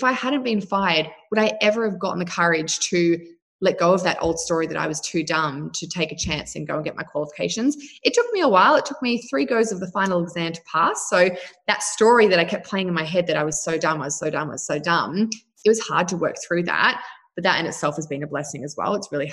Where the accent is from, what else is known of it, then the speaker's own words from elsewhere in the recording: New Zealand; now in Australia; We grew up in New Zealand, then moved to Australia. I've always loved being super active. I grew up on dairy farms, riding motorbikes.